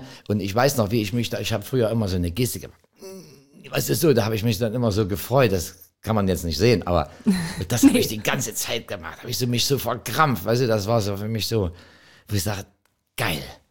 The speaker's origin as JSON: {"language": "German", "region": "East Germany", "country": "Germany", "said": "Ich sage, das gab es bei uns im Osten nicht."}